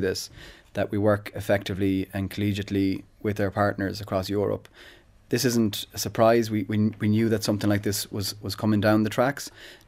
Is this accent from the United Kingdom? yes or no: no; Ballina, Connacht, Ireland; In my hometown of Ballina